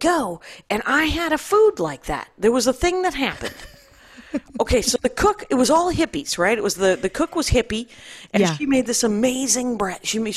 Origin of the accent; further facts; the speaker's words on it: Wisconsin, United States; I am from Wisconsin.